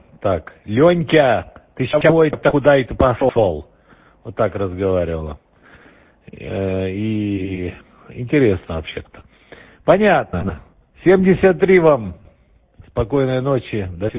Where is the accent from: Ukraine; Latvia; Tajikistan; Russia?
Ukraine; Berdyansk, Zaporizhzhia Oblast; Но сам я из Бердянска на Азовском море.